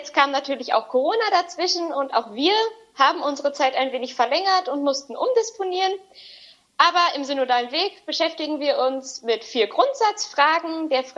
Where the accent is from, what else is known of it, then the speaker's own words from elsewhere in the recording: Paderborn, North Rhine-Westphalia, Germany; now in Dortmund, Germany; ich bin 20 Jahre alt, komme, wie Johannes eben schon sagte, gebürtig aus Paderborn, habe hier mein Abitur gemacht und bin dann nach Wangerooge gezogen für ein Jahr für einen Freiwilligendienst. Mittlerweile lebe ich in Dortmund